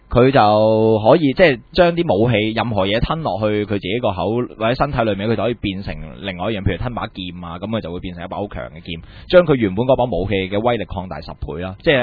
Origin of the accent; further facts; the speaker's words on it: Hong Kong; 其實係因為我哋香港人，所以比較少聽啫